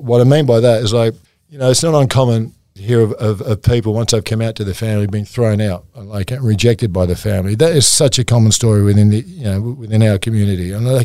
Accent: United Kingdom; born there; because I was asked to play for England because I'm British born.

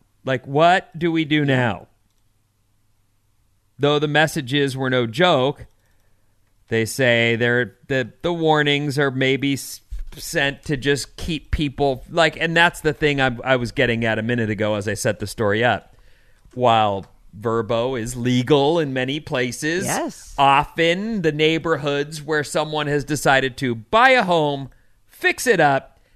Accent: Fairfield, California, United States; I grew up in Fairfield, says 707, and it's freaking crap now.

